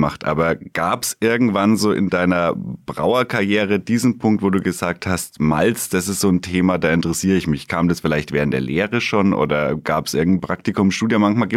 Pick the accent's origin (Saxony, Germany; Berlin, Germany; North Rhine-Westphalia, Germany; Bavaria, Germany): Bavaria, Germany; Bamberg; born there; ich bin Ingenieur für Brauwesen und Getränketechnologie, 35 Jahre alt, gebürtiger Bamberger und Bierliebhaber.